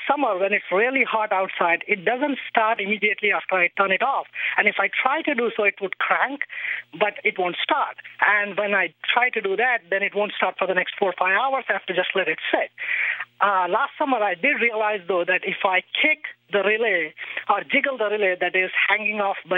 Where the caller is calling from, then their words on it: Kansas, United States; I'm calling in from Kansas.